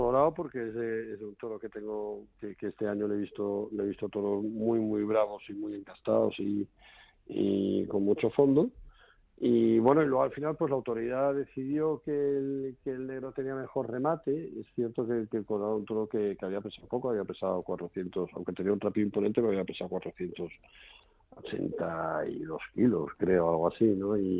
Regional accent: Arcos de la Frontera, Andalusia, Spain; El sábado tengo otra corrida de toros en mi tierra, que tú sabes que no es fácil ser perfecta en la tierra de uno, en Arcos de la Frontera

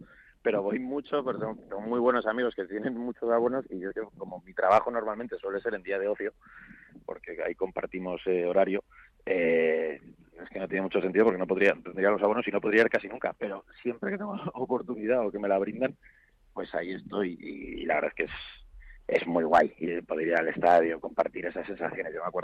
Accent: Zaragoza, Aragon, Spain; also born or lived in Madrid; yo soy maño, yo soy de Zaragoza, pero fui a estudiar la carrera ya a Madrid y yo soy medio mañileño, que digo yo.

